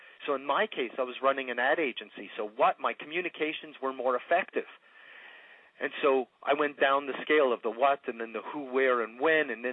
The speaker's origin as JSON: {"language": "English", "town": "Montreal", "region": "Quebec", "country": "Canada", "tie": "born or raised there", "first_language": "French", "second_language": "English", "said": "We moved to a community in Montreal. My native tongue is French, but I was raised in an English neighborhood in a French province."}